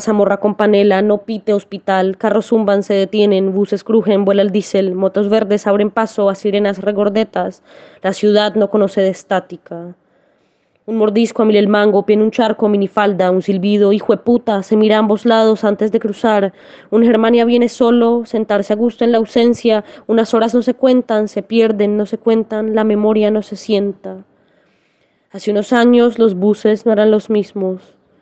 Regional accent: Bogotá, Bogotá Capital District, Colombia; Soy poeta e investigadora queer. En este momento no estoy en Colombia, pero soy de Bogotá

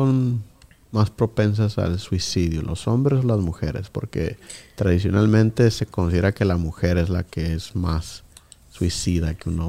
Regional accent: Mexico; Pero yo creciendo, cuando iba creciendo en México, veía esas películas.

